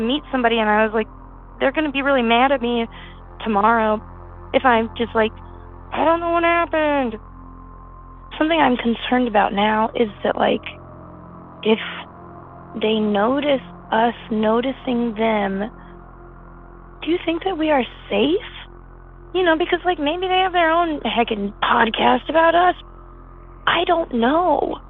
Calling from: Brooklyn, New York, United States; I am calling from Brooklyn, New York, 11237.

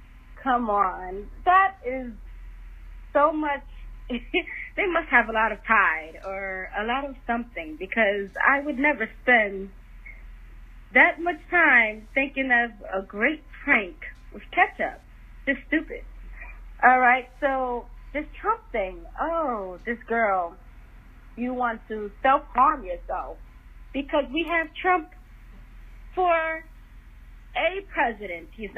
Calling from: New York, United States; I'm calling from New York.

